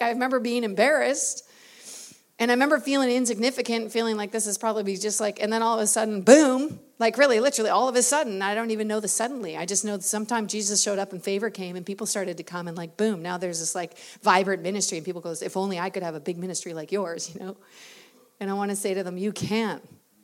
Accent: the South, United States; hey, remember us? We're from the South.

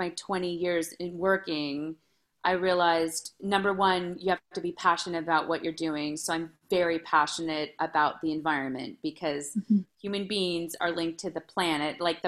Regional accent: Los Angeles, California, United States; So I was born and raised in Los Angeles. My sister went to USC, so go Trojans.

